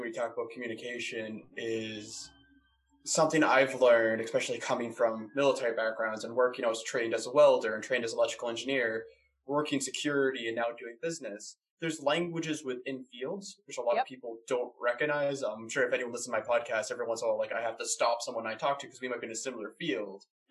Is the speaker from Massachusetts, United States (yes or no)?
yes; Boston, Massachusetts, United States; also born or lived in North Carolina; now in Glasgow, United Kingdom; like I come from Boston. I've lived in North Carolina. I now live in Glasgow. I've been around the world.